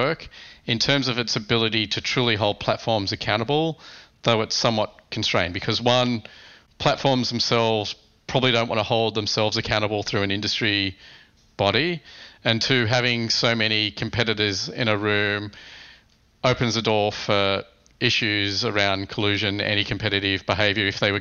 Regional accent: Australia; as someone out of the country, it's interesting to observe. As an Australian

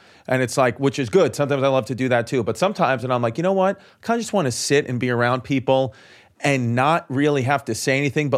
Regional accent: Brooklyn, New York, United States; I was from Brooklyn, but it's very similar.

